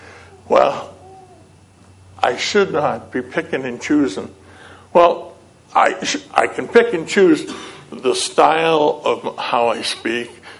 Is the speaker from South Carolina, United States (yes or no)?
no; West Upton, Massachusetts, United States; And that's when I met Rick, because he was from Upton. I was from West Upton, much better place.